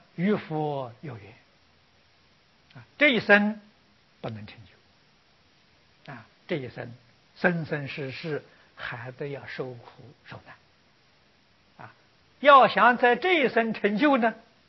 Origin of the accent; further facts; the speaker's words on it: China; 你们看看我们中国人造字智慧啊，你看那一边是个金，这一边是两把刀啊